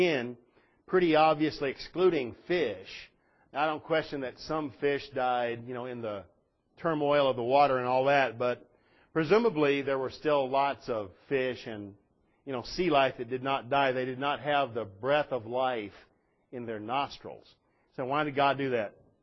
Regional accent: Texas, United States; I was raised in Texas, okay?

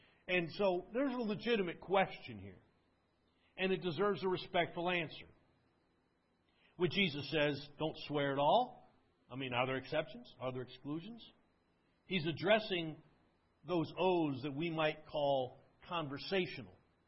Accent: New Jersey, United States; I come from New Jersey, upstate New Jersey, Essex County, Bergen County, right across the Hudson River. You can see the New York City skyline from where I grew up as a kid.

